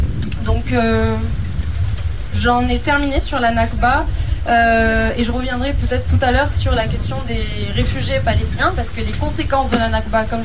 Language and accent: French; Syria; born there; du camp dans lequel moi je suis née en Syrie.